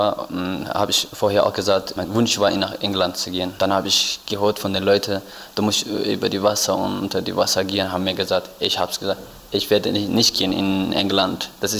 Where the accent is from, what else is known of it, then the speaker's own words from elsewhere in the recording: Eritrea; German is a second language; moved away as an adult; Ich komme aus Eritrea. Ich bin 2014 von Eritrea geflüchtet nach Äthiopien.